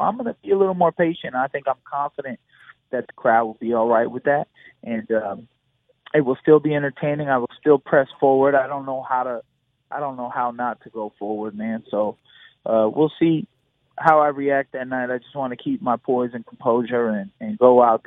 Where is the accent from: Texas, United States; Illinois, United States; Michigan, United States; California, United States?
Michigan, United States; Flint; I'm from Flint, Michigan, so I was born and bred in the cold, but it's been a long time. I've been in Florida for a while